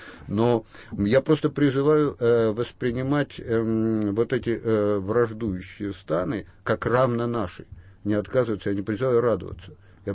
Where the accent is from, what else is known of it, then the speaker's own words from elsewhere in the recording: Perm, Perm Krai, Russia; Вот мой родной город Пермь, я там часто бываю